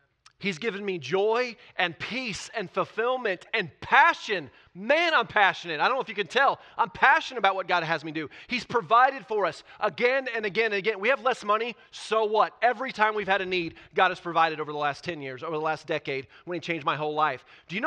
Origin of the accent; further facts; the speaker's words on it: Bolivar, Missouri, United States; now in Springfield, United States; I grew up in Bolivar. I was going to live in Bolivar the rest of my life. I love Bolivar.